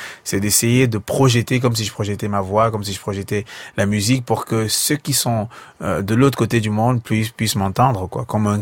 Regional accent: Cameroon; first language Bassa; French is a second language; le bassa est ma première langue, le français est ma deuxième langue

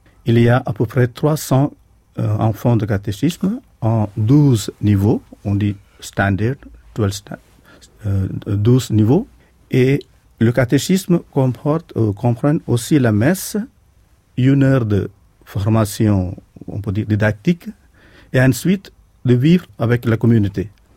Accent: Kerala, India; first language Malayalam; French is a second language; c'est l'ancien nom du Kerala. Mais actuellement, nous célébrons la messe et tous les sacrements en notre langue maternelle, en malayalam.

